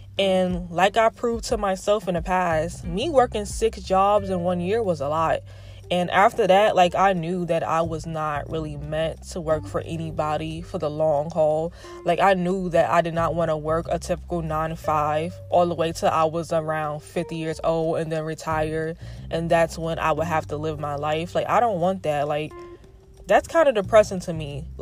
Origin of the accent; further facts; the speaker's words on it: Brooklyn, New York, United States; because, you know, I'm from Brooklyn, so we say stoop.